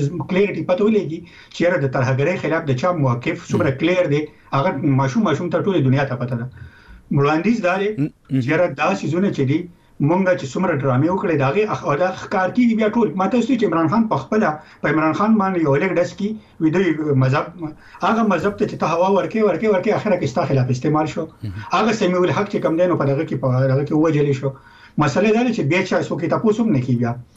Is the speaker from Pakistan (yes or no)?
yes; Khyber Pakhtunkhwa, Pakistan; موږ د پښتونخوا یو